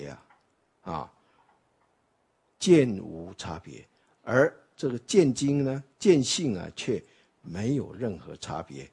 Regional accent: Taiwan; 那个是我们台湾人发明的这个外国中文这样的啊

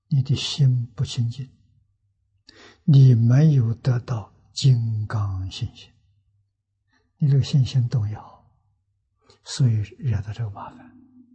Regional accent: China; 我们中国人称它做玉皇大帝

